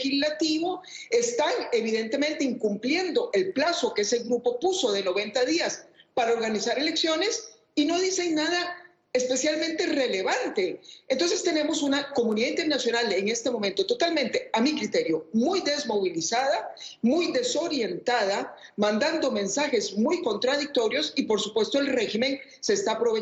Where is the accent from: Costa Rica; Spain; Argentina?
Costa Rica; el grupo internacional de contacto se reúne aquí en mi país, en Costa Rica